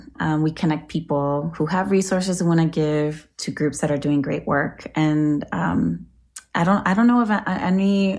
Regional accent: Orlando, Florida, United States; back in my home, which where I grew up in Orlando, Florida.

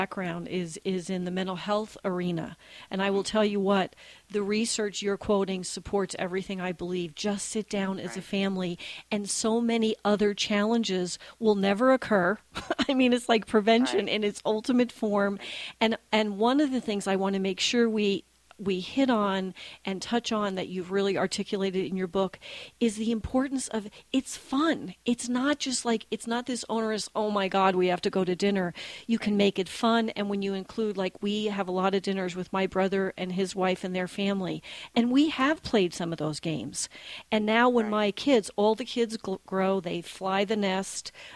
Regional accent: New Jersey, United States; I'm from New Jersey. We did not stop pollution in the Hudson River by picking pieces of garbage out of the river.

